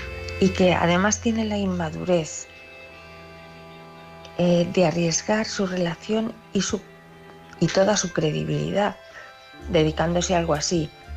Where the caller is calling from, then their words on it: Ciudad Real, Castilla-La Mancha, Spain; de Ciudad Real.